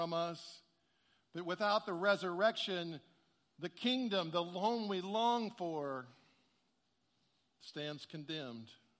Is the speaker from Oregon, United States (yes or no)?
no; Illinois, United States; I'm from Illinois.